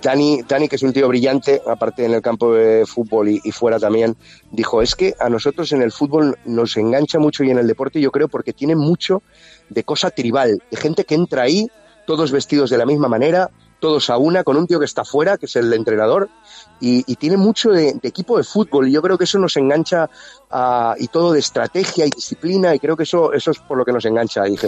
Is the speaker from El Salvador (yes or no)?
no; Valencia, Valencian Community, Spain; Yo soy del Cabañal, de Valencia, yo tendría que ser del Levante por nacimiento